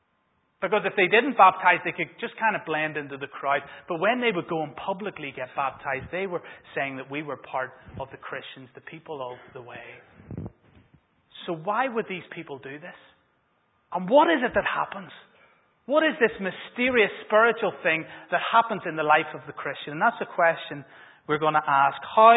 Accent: Bangor, Northern Ireland, United Kingdom; also born or lived in Belfast; I realized that when I moved from Bangor to Belfast, I used to go to the Grammar, where we played with a griffin on our shirt, and we played in blue.

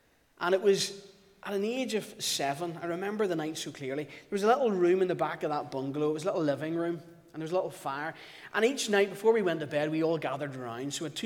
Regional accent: Belfast, Northern Ireland, United Kingdom; I was brought up in East Belfast, and you might think, well, you don't really sound as if you're from East Belfast. You see, my mum was from Londonderry, and my dad was from a little place called Victoria Bridge outside Strabane.

